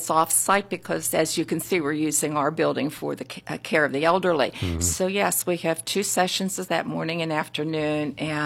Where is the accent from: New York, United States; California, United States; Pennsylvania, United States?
Pennsylvania, United States; Butler; now in Evans City, United States; No, I'm from Evans City. I was born and raised in Butler, but I married a man from Evans City, and I moved there, and that's where we raised our children, and that's where I live today.